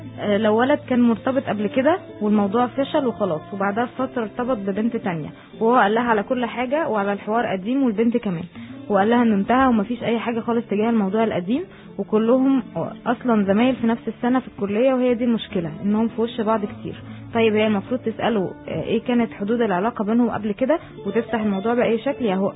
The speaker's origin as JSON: {"language": "Arabic", "country": "Somalia", "lives_now": "Jeddah, Saudi Arabia", "said": "وعلى فكرة انا صومالية مقيمة بجدة."}